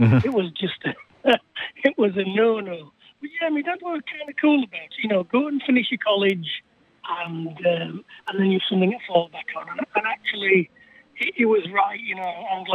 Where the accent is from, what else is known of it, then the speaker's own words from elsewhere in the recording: England, United Kingdom; Yeah, my dad was born in Letterkenny, in a small place called Lismorehan, and of course I was brought up then in England. And I actually spend most of the winter in Mayo, actually. On the west coast of Ireland